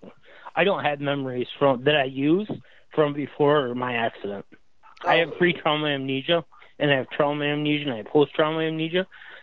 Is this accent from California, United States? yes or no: no; Michigan, United States; now in Florida, United States; I'm from Michigan, but I live in Florida now.